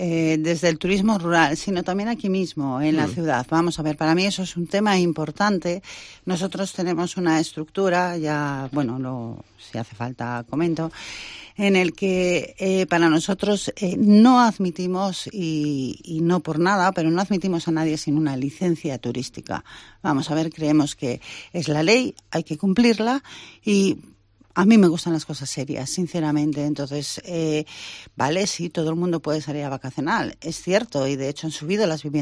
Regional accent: Santander, Cantabria, Spain; yo soy de Santander y dije, me gusta mi ciudad.

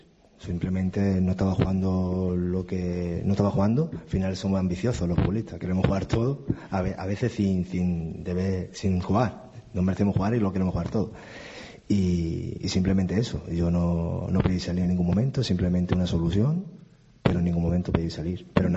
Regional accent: Málaga, Andalusia, Spain; al que más le dolería es a mí, porque soy malagueño.

